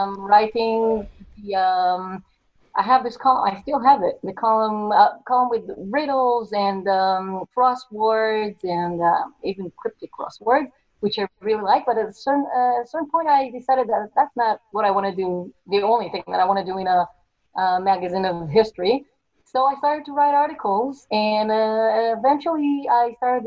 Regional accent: Jerusalem, Jerusalem District, Israel; I was born in Jerusalem. I'm actually a ninth born generation here.

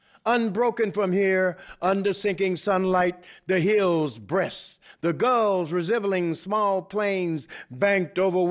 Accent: St. Louis, Missouri, United States; I'm from St. Louis also, and I didn't know Oliver Jackson when I was growing up, but although I did know of him, like he knew of me and my family in St. Louis

